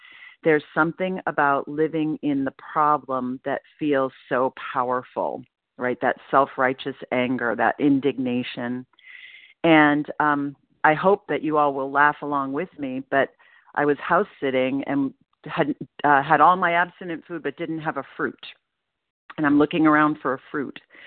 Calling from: Portland, Maine, United States; I'm calling in from Portland, Maine

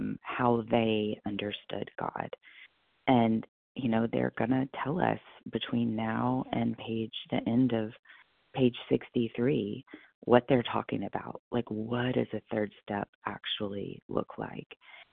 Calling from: Kentucky, United States; recovered, not cured, in Kentucky, and thankful for the meeting.

